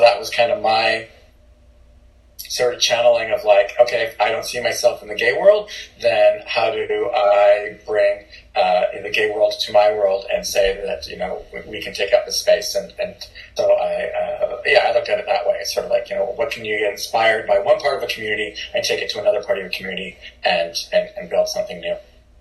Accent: Vancouver, British Columbia, Canada; also born or lived in Los Angeles; I grew up in Vancouver, so born and raised in Vancouver, lived in East Vancouver, North Delta, Surrey, Burnaby, East Vancouver, West Side, West End. Yeah, anyway, Vancouver. So, except for a couple of years that I lived in Los Angeles and a few years that I lived in the interior of BC. I'm 49

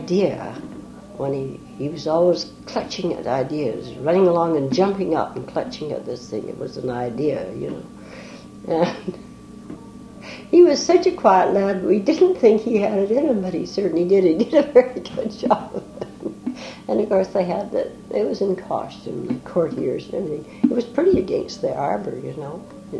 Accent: Victoria, British Columbia, Canada; Yes, I was born in Victoria. Six brothers and a sister, we were born right opposite Victoria High School.

